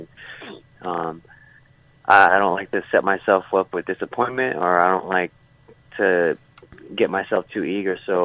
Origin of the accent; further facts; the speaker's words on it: Philippines; Well, I'm Filipino.